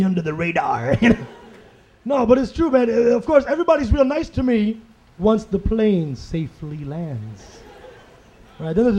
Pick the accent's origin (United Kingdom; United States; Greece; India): India; I'm from India. I took that personally.